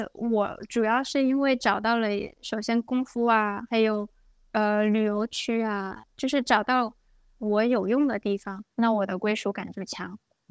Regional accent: China; also born or lived in Edmonton; now in Quebec, Canada; 我是魁北克人，因为我不能丢弃我本身我过去的背景，是吧？我从在中国出生长大，然后在英语区埃德蒙顿待了10年，然后在这里，我希望待一段时间。

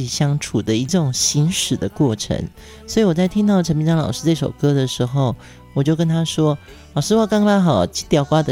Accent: Pingtung County, Taiwan; 因为我自己是屏东出生长大的嘛

